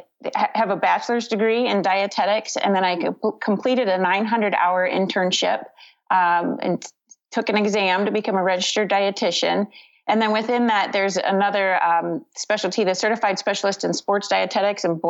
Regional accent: Cincinnati, Ohio, United States; born there; now in Westfield, United States; I am 38 years old and I was born in Cincinnati, Ohio, but my husband brought me to Indiana and we currently live in Westfield, Indiana, just north of Indianapolis.

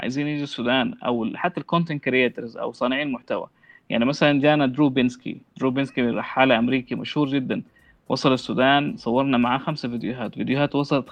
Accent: Riyadh, Riyadh Province, Saudi Arabia; also born or lived in Malaysia; now in Sudan; أنا بالنسبة لي طبعا عشت في السعودية حياتي كلها، كنت في الرياض بتكلم باللهجة السعودية وشوية مصري عشان في البيت، وبعدين رحت ماليزيا وعشت مع شباب سعوديين ويمنيين وبتكلموا لهجة جداوية من السعودية، فاللهجة اتلخبطت كمان.

